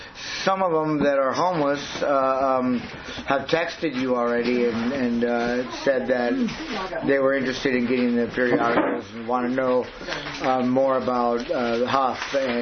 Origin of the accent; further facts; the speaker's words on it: Scott Valley, California, United States; Well, I was born and raised in Scott Valley.